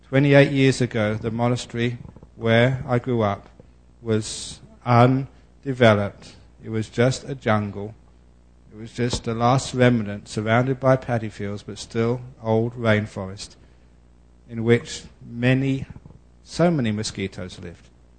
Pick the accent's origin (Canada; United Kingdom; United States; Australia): United Kingdom; England; born there; I was born in England. It's too cold for mosquitoes.